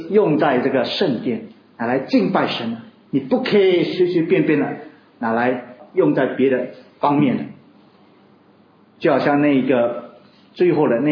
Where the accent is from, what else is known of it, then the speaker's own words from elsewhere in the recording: China; 我们中国人很喜欢说我们圣，要你要不要成为圣人呢？